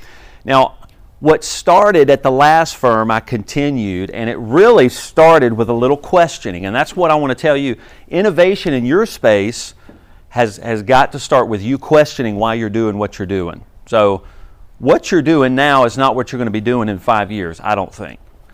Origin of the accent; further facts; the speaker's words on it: Easley, South Carolina, United States; I'm originally from Greenville. Originally from Easley, actually.